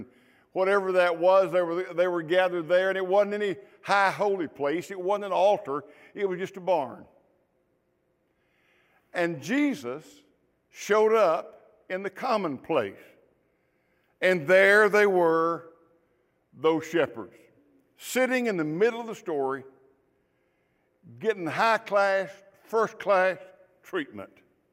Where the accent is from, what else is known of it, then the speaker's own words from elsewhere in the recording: Mississippi, United States; I went back to my hometown and coached high school football. And while coaching there, I started pastoring a union church. Now, a union church in Mississippi is a church that's one building